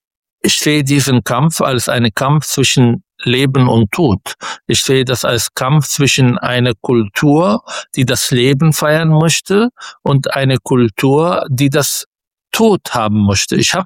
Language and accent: German; Palestine; Das hat aber auch mit unserer Seite als Palästinenser viel mehr zu tun.